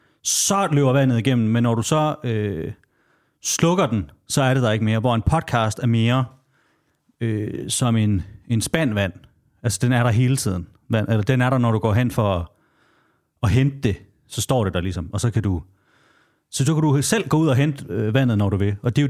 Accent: Jutland, Denmark; jeg har lige været hjemme i Jylland og besøge ham

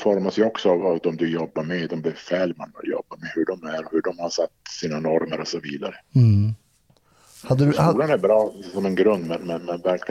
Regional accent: Arjeplog, Norrbotten County, Sweden; Jag är uppvuxen i Arjeplog.

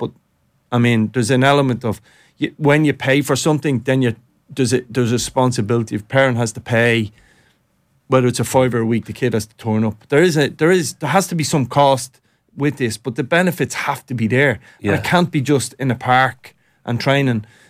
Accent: Ballymun, Leinster, Ireland; We'd still have social issues in my area. I grew up in Ballymun's in certain areas.

